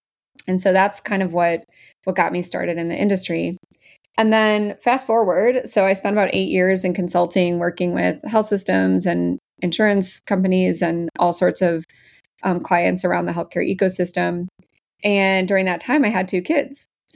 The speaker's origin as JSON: {"language": "English", "town": "Palos Park", "region": "Illinois", "country": "United States", "tie": "born or raised there", "said": "I grew up in Palos Park. It's out near the parks. So Tinley Park, Palos Park, Orland Park."}